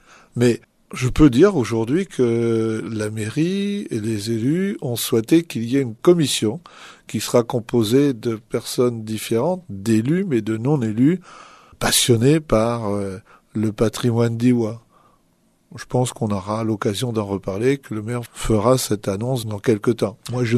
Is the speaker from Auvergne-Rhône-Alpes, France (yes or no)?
no; Normandy, France; Je suis normand. J'habite à 40 km de Mans.